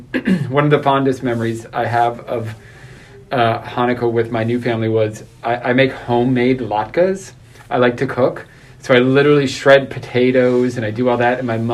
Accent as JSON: {"language": "English", "region": "Massachusetts", "country": "United States", "tie": "born or raised there", "said": "some of my friends who never left the small town I grew up in Massachusetts"}